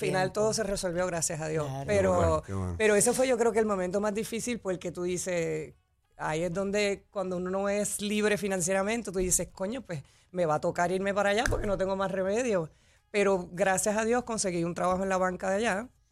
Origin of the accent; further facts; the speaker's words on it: Naranjito, Puerto Rico; Y yo siempre, pues, vine de Naranjito y quería hacer muchas cosas, salir de ahí para hacer muchas cosas.